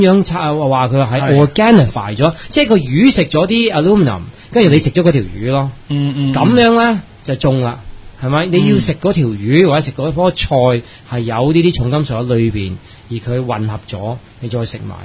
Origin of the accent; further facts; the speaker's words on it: United States; Cantonese is a second language; 我係美國嚟㗎嘛